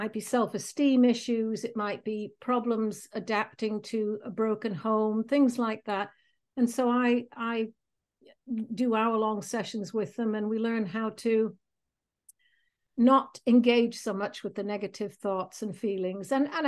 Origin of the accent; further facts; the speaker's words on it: Chicago, Illinois, United States; moved away as an adult; now in United Kingdom; I'm originally from Chicago, came over to live in the UK many years ago.